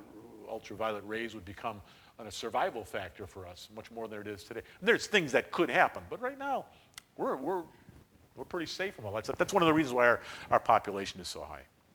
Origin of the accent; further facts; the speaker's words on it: Ohio, United States; You know, I'm from Ohio, and we do it by district.